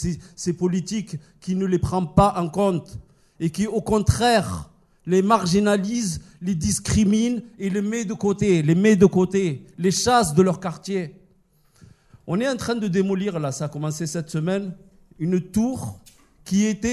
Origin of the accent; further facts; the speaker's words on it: Nîmes, Occitanie, France; je viens de Nîmes. Je viens de Nîmes, cette ville dans le Gard